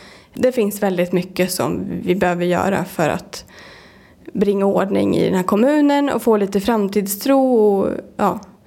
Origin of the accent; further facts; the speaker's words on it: Kungsör, Västmanland County, Sweden; Jag är född 1983, så jag är 33 år gammal. Jag är född och uppvuxen i Kungsör, men har väl varit utrest ett tag när jag pluggade.